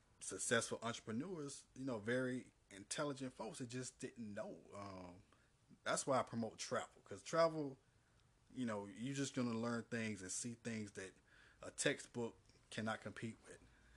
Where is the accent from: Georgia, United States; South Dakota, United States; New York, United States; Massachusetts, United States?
Georgia, United States; I said, oh, I'm from Georgia. So he chuckled. He said, no, where you really from? I said, yeah, I'm from Georgia.